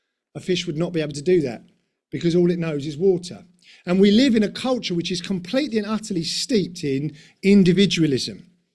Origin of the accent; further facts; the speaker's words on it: London, United Kingdom; We're from London and everything's done with cement in London.